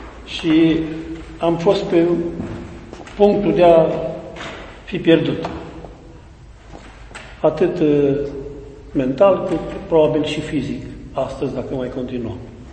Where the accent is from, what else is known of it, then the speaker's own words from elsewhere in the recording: Goreni, Romania; sunt de aici din Goreni, la 7 km și 800 de metri de aici, am cronometrat ca să știu exact. Sunt de profesie inginer agronom, zootehnist, absolvent de Institutul Agronomic din Cluj, 96.